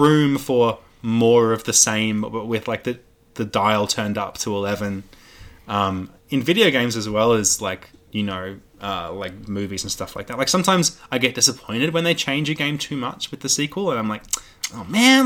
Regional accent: Australia; See, this is the problem being Australian and consuming a lot of American media.

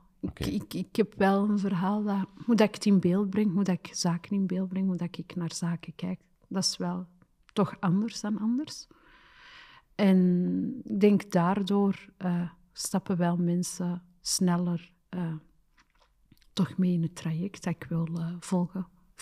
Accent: Belgium; Ik ben Marokkaans, ik ben Belgisch.

